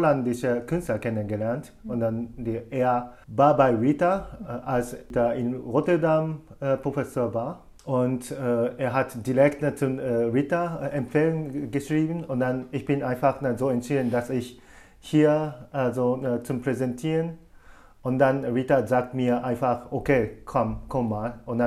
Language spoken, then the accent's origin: German; Japan; German is a second language; aber wenn ich nach Japan zurückgehe und dann in meine Heimatstadt bleibe, das passiert gar nicht.